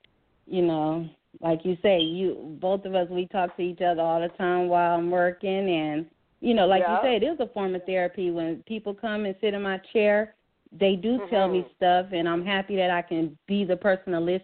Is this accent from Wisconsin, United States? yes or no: no; Las Vegas, Nevada, United States; I'm from Las Vegas.